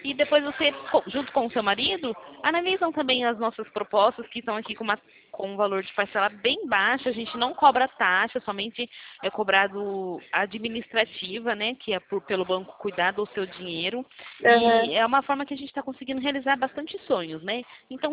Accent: Rio de Janeiro, Brazil; sou de Rio

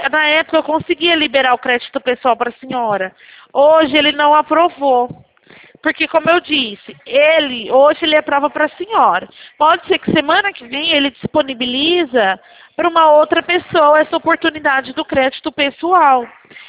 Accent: Araçatuba, São Paulo, Brazil; Não, somos de Araçatuba mesmo.

